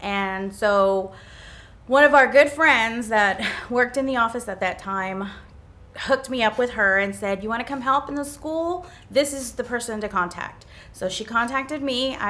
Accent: San Marcos, United States; born there; I was born here in San Marcos

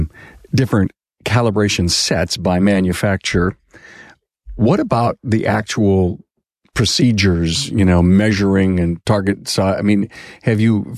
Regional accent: New York, United States; By the way, I'm from New York, and we have state inspections

